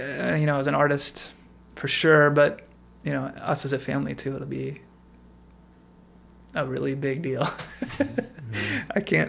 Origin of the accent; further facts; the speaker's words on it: Portland, Oregon, United States; also born or lived in New York; we decided to come back here because I grew up around Portland, and then we had our first son, and we're now pregnant with our second a daughter.